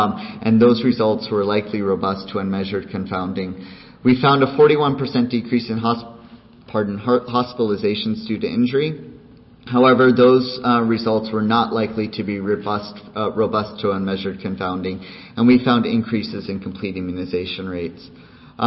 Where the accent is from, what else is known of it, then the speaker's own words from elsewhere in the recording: United States; moved away as an adult; now in Canada; I'm an American, I'm not a Canadian. I'm an American who moved up there because of these data.